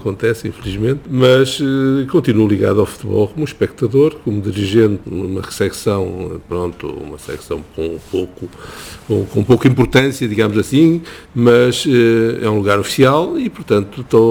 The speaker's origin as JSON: {"language": "Portuguese", "town": "Santo Tirso", "region": "Norte", "country": "Portugal", "said": "eu sou do Norte, sou de Santo Tirso"}